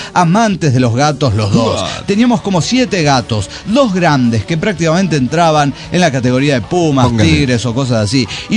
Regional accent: Morelos, Mexico; Hola, ¿cómo están, amigos? … de Catepec, de Morelos, México.

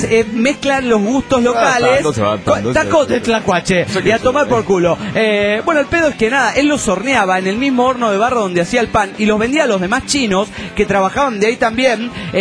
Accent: Cerro Azul, Veracruz, Mexico; Cuando yo era niño, en mi pueblo natal, un lugarcito del norte de Veracruz llamado Cerro Azul

